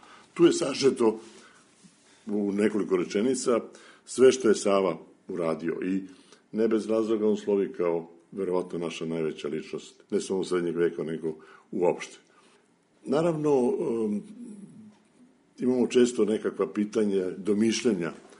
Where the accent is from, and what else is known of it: Serbia